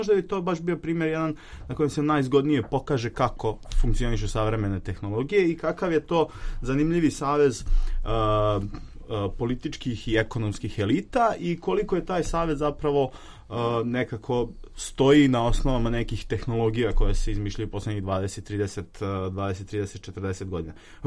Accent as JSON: {"language": "Serbian", "town": "Obrenovac", "region": "Belgrade", "country": "Serbia"}